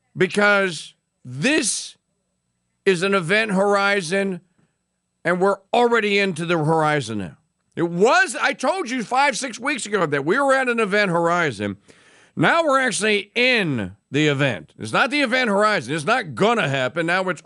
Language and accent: English; Louisiana, United States; I'm an American citizen, state of Louisiana citizen, damn it.